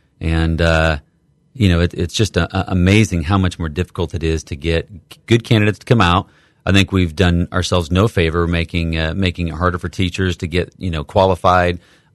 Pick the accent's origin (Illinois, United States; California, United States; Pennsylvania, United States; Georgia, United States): Illinois, United States; Bloomington; I'm from Bloomington Normal myself, so ISU is a teaching school